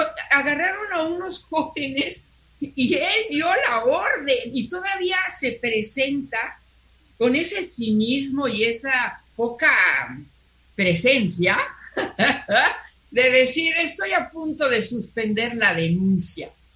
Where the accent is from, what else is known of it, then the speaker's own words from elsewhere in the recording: Cancún, Quintana Roo, Mexico; debe reconfortarnos como mexicanos, como ciudadanos de Cancún